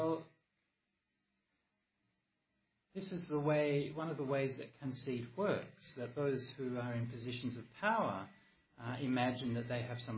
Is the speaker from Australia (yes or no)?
yes; Perth, Western Australia, Australia; I grew up in Perth. To me, it seems like a normal environment, I guess.